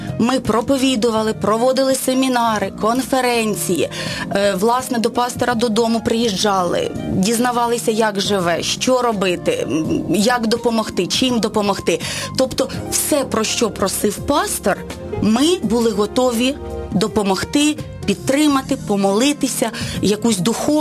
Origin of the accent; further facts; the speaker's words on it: Poltava, Poltava Oblast, Ukraine; Полтава, ми там народилися, жили, вчилися, одружилися, а поїхали в село Кротенки